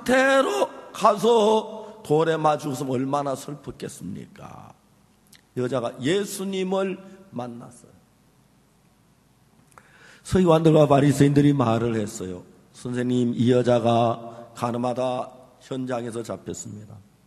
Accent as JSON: {"language": "Korean", "region": "Gyeongsang", "country": "South Korea", "accent": "Gyeongsang", "said": "제가 사투리, 경상 사투리를 이제 나이가 70이 다 됐는데도, 70이 넘었는데도 사투리는 안 바뀌는 거예요."}